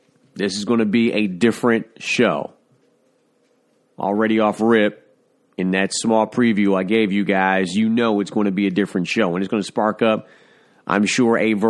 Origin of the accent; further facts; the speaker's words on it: Detroit, Michigan, United States; including my hometown of Detroit